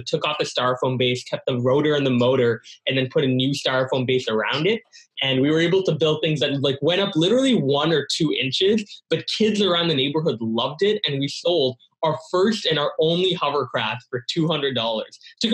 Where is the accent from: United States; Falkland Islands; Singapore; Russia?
Singapore; I was brought up in Singapore, which is a beautiful country.